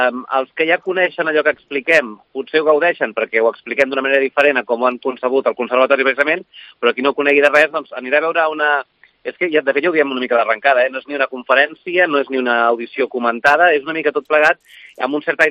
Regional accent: Olesa de Montserrat, Catalonia, Spain; jo soc d'Olesa de Montserrat, però no de la província de Barcelona.

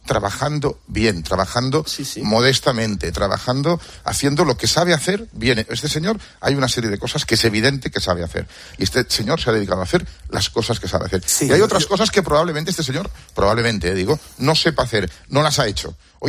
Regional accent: Catalonia, Spain; Yo soy catalán y perdona que te diga que es muy lento

